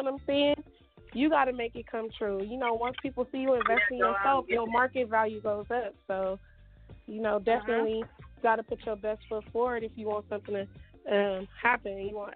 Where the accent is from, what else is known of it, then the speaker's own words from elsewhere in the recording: Los Angeles, California, United States; I'm from South Central California. I grew up off of Crenshaw and Slauson in the heart of the street.